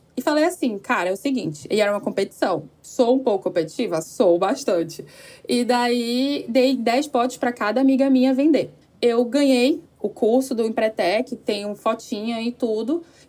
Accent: Manaus, Amazonas, Brazil; Nascida e crescida no Amazonas, em Manaus.

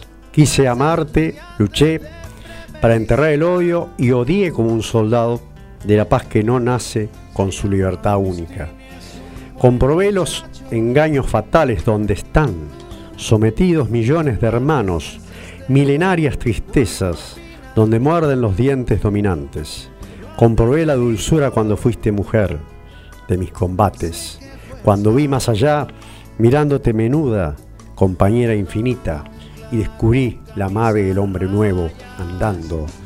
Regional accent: Argentina; la fecha que vamos a tener el próximo domingo como argentinos

